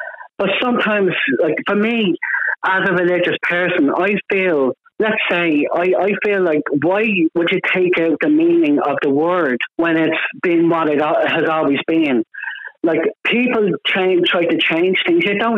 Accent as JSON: {"language": "English", "country": "Ireland", "tie": "born or raised there", "said": "growing up in Ireland"}